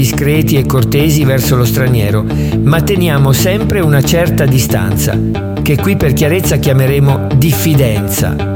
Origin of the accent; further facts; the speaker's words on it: Udine, Friuli-Venezia Giulia, Italy; Noi non siamo friulani, sia chiaro, per buona pace di quelli veri che mal ci sopportano, ma molto ci invidiano. Noi non parliamo la lengua, ci mancherebbe, bensì il dialetto udinese, una sorta di parlata veneta rivisitata.